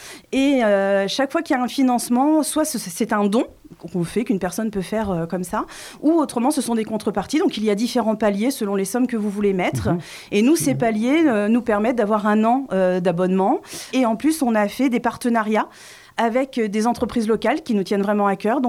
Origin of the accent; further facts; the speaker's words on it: Rouen, Normandy, France; je suis d'origine rouennaise, même de la côte rouennaise plus précisément.